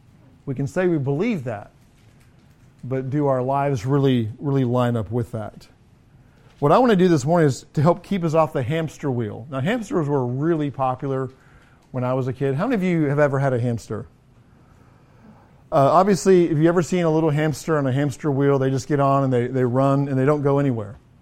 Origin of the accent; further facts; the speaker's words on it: England, United Kingdom; I grew up in England, so we watched a lot of tennis.